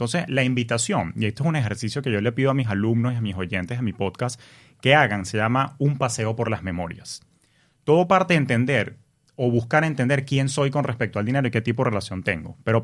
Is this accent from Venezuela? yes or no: yes; Venezuela; nosotros en Venezuela le tenemos mucho amor a México.